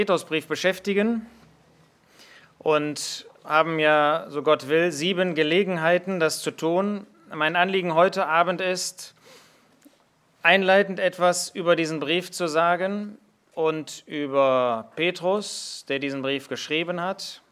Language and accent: German; Germany; das müssen wir als Deutsche sagen, dass die gesammelte Bibelkritik aus unserem Land kommt.